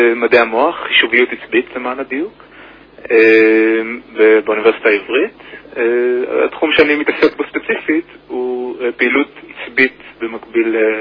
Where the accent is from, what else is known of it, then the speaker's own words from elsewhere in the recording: Rehovot, Central District, Israel; also born or lived in United States; now in Jerusalem, Israel; נולדתי ברחובות, לשני הורים שהם שניהם גם אנשי אקדמיה, וגם בילינו כמה שנים בארצות הברית במהלך ההתבגרות שלי. בעצם ברחובות גדלתי כל חיי עד שעברתי לירושלים בתחילת לימודים התואר הראשון ב-2007.